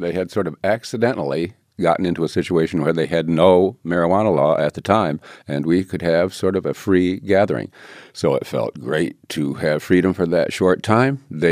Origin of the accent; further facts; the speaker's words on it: United States; because I'm an American and I believe in freedom